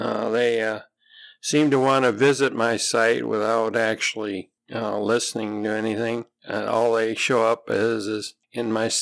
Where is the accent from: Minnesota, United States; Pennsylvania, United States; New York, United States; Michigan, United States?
Minnesota, United States; No, I'm from Minnesota, and I do not.